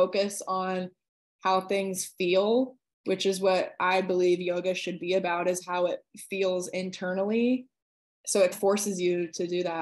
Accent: Arizona, United States; So I'm 24 years old. I'm born and raised in Arizona. I went to college at Arizona State.

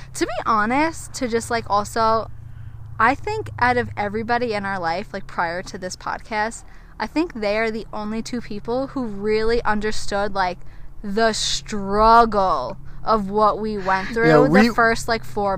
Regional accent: Long Island, New York, United States; And I mean, we grew up in Long Island, New York. We have no experience with cactuses.

